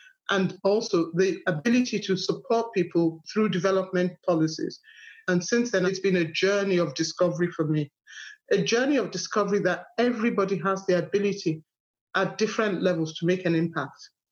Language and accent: English; Nigeria; while I was growing up in Nigeria, I had seen poverty.